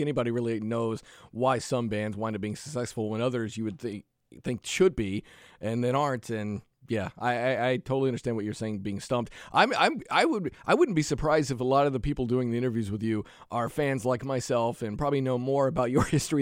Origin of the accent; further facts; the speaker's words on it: Portsmouth, New Hampshire, United States; It's in Portsmouth, so we're on the seacoast. We're by the water.